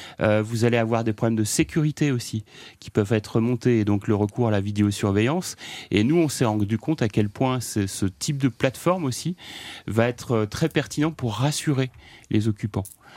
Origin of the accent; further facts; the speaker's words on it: Normandy, France; Moi, je suis normand d'origine